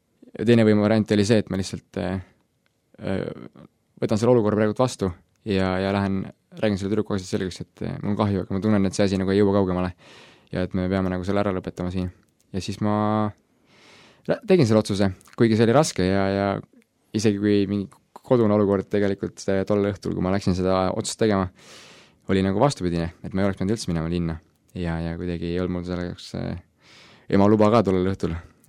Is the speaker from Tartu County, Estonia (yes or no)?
yes; Tartu, Tartu County, Estonia; now in Tallinn, Estonia; Ma olen 19-aastane noormees , kaugema kandi inimestele ma ütlen , et ma tulen Tartust . Nii on kõige lihtsam aru saada , kust ma pärit olen . Ja praegult olen ma Tallinnas , tulin siia õppima Next Step piiblikooli aastaks .